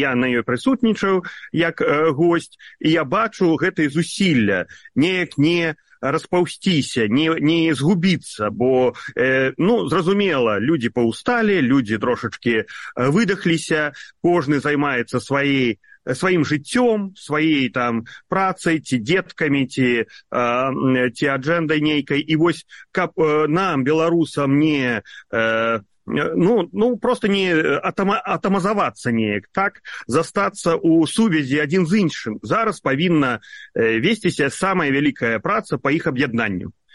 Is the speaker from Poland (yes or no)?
no; Belarus; now in United States; можу виконувати, поки не вернуся в Білорусь.